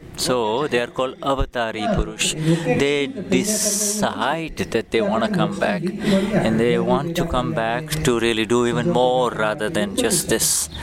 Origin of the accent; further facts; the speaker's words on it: Rajkot, Gujarat, India; I come from Rajkot.